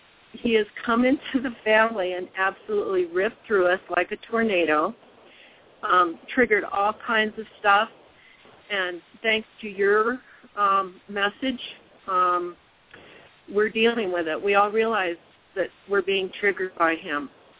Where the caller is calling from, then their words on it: Colorado, United States; I'm calling from Southwest Colorado.